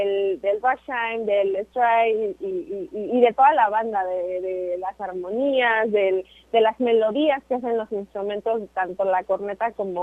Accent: Tehuacán, Puebla, Mexico; also born or lived in Mexico City; Yo soy originaria de la ciudad de Tehuacán, Puebla. O sea, Tehuacán está a 2 horas de la ciudad de Puebla y soy poblana. Pero viví en la Ciudad de México 5 años mientras estuve estudiando en el Centro de Educación Artística Luis Potras Avena.

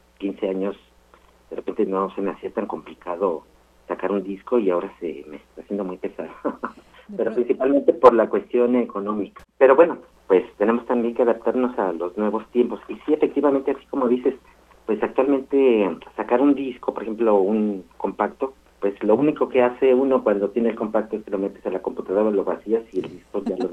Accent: Chiapas, Mexico; now in Guadalajara, Mexico; después nosotros salimos de Chiapas, yo ya los dos no estamos viviendo en Chiapas, entonces pues ahora andamos haciendo aquí vinos en Guanatos.

